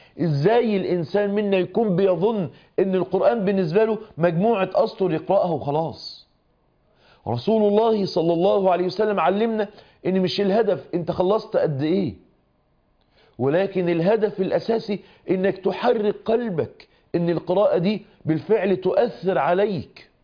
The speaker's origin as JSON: {"language": "Arabic", "country": "Egypt", "said": "زي احنا بنقول عندنا في مصر يزلطها كده"}